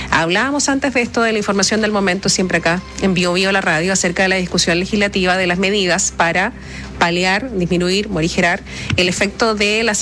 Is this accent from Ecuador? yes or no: no; Chile; porque entendemos que somos todos chilenos de la misma calidad